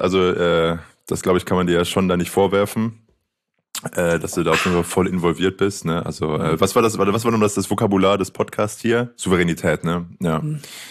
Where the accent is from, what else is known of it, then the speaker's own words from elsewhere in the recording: Aachen, North Rhine-Westphalia, Germany; Die Aachener haben generell das Gefühl, sehe ich aber auch so als Aachener, dass viele Elfer uns nicht gegeben werden.